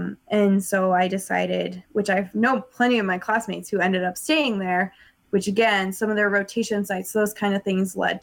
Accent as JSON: {"language": "English", "region": "Colorado", "country": "United States", "said": "So I went to school in North Carolina and Duke, and I'm from Colorado."}